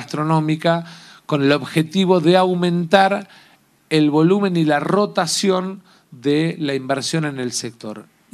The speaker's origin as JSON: {"language": "Spanish", "country": "Argentina", "said": "mostrar nuestra capacidad de servicios como argentinos"}